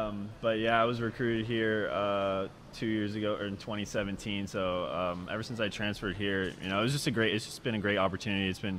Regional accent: Seattle, Washington, United States; I'm from Seattle.

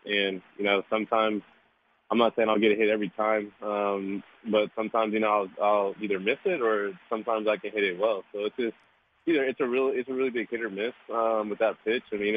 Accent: California, United States; I want to go back to California. I want to go back to my hometown, spend a few weeks there

